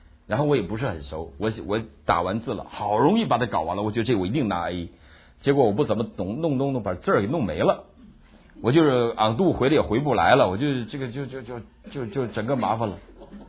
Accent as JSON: {"language": "Chinese", "country": "China", "said": "我们大陆人不懂规矩，大陆人从文化当中长大的"}